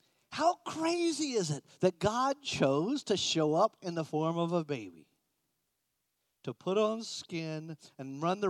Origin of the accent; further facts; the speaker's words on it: Florida, United States; I'm from Florida, 10 years old. I go there, and every tree was dead. It was the saddest Christmas I ever had. Because to a Florida boy, trees without leaves are all dead.